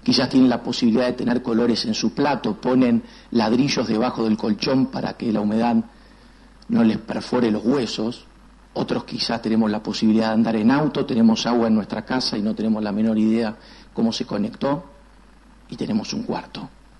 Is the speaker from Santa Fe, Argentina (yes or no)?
yes; Santa Fe, Argentina; lo que me jodía del lugar donde yo vivía. Soy de Santa Fe.